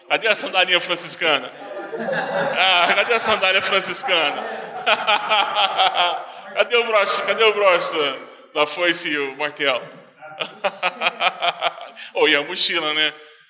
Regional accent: Goiás, Brazil; Que bom, eu sou goiano, do pé rachado, comedor de piqui, raspado, porque eu não dou conta da semente. Já mastiguei a semente e machuquei. Sou pastor, sou de origem batista, né?

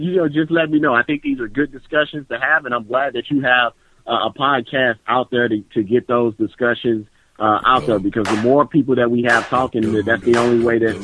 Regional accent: United States; born there; The reason mm-hmm. being is, you know, I was born in America, you know.

